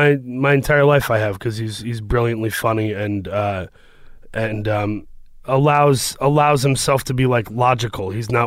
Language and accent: English; Saginaw, Michigan, United States; I grew up in Saginaw, Michigan, which is by Flint. And I have three siblings, a brother and two sisters.